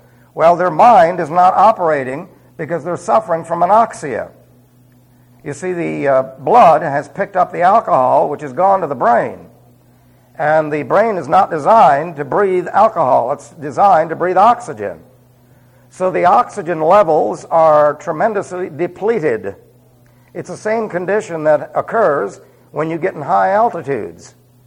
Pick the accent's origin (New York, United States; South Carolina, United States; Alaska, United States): New York, United States; accent: New York; I still have my New York accent then.